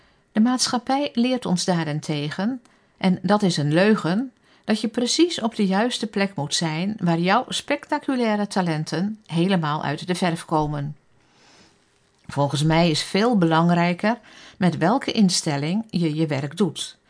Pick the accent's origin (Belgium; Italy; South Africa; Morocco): South Africa; now in Netherlands; Ik groeide op in Zuid-Afrika. Mijn ouders werkten in de zending onder de Zulus.